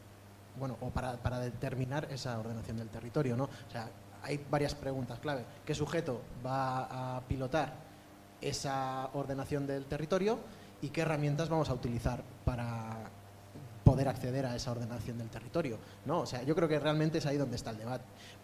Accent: Castile, Spain; yo creo que como castellano que me siento, pues reivindicar dos derechos fundamentales para Castilla

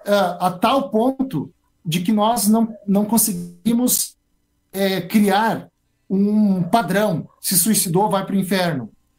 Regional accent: Parobé, Rio Grande do Sul, Brazil; trabalhou na cidade vizinha onde eu me criei, né, Parobé, pertinho de Nova Hartz

